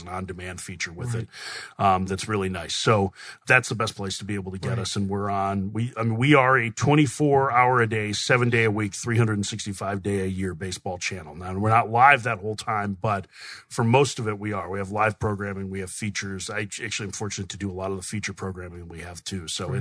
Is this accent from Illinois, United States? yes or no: yes; Chicago, Illinois, United States; I grew up in Chicago, so I grew up at a time when Harry Carey and Vince Lloyd and Jack Brickhouse were doing Cubs games